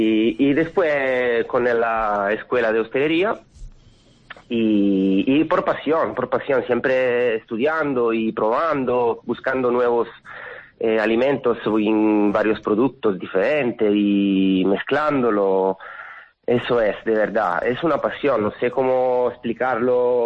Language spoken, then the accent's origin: Spanish; Asti, Piedmont, Italy; Spanish is a second language; De Torino, en verdad de Asti, que es cerca de Torino, en el norte.